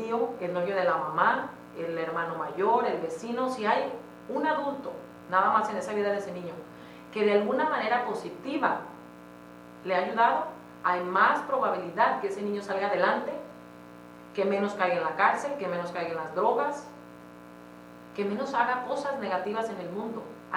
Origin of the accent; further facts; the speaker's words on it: Mexico; born there; Nací en México, viví con una familia muy hispana, muchísima cultura, pero también convivíamos con los americanos.